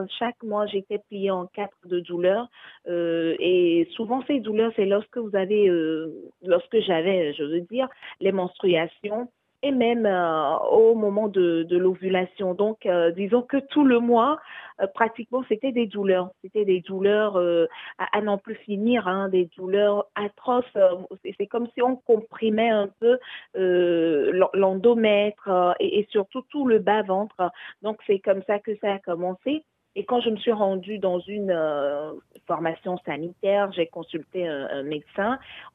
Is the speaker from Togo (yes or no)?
yes; Togo; au pays, chez moi au Togo, je n'ai pas eu gain de cause.